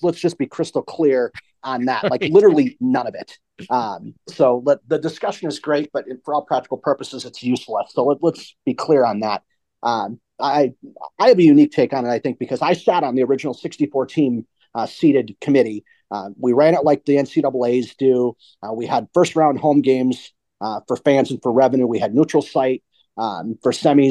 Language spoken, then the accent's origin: English; Wisconsin, United States; Well, I grew up in Wisconsin when they did have the private school association.